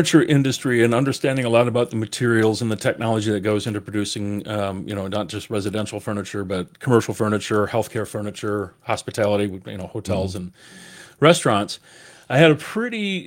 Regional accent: Edgerton, Wisconsin, United States; now in Madison, United States; I grew up in Edgerton, just south of here.

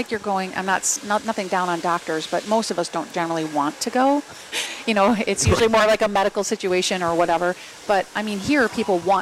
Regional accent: Madison, Wisconsin, United States; born or raised there

